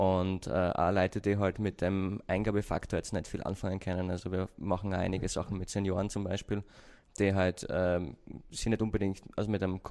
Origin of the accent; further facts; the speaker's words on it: Austria; accent: Austrian; muss aufpassen auf meinen Akzent, ich bin ein Österreicher